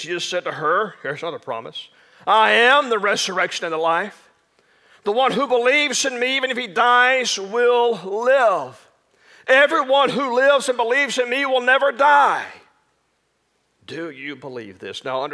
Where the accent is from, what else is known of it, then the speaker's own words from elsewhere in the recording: Arkansas, United States; I grew up in Sticks of South Arkansas where there are more cattle than people.